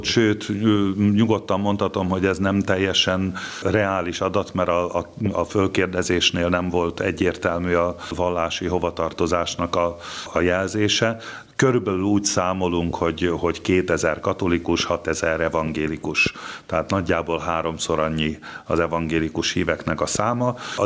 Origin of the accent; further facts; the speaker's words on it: Budapest, Hungary; born there; Ugye budai születésű vagyok